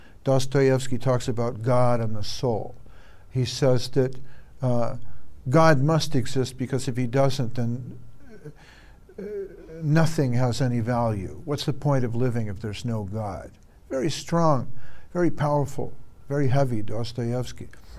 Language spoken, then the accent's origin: English; Santa Monica, California, United States; born there; So I was born in 1953 in Santa Monica, California.